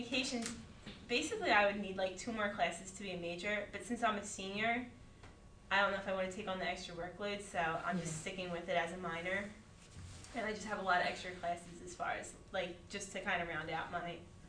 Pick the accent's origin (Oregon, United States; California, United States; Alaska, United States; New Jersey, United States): New Jersey, United States; Oakland; I am from Oakland, a very very small town in South Jersey, very close to Philadelphia.